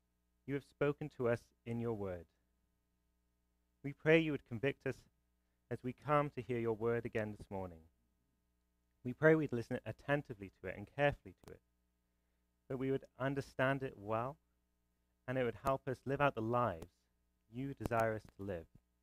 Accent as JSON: {"language": "English", "region": "Wales", "country": "United Kingdom", "lives_now": "United States", "said": "I'm here with my wife at the back … I'm originally from Wales in the United Kingdom. I married an American. That's how I ended up here."}